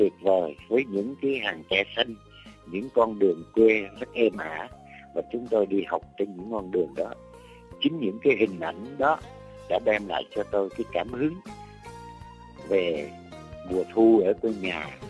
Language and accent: Vietnamese; Quang Nam, Vietnam; Làng quê hương tôi đất Quảng Nam là một miền đất rất tươi đẹp. Phía Tây có núi Trường Sơn, một dòng sông rất đẹp đó là dòng sông Thu.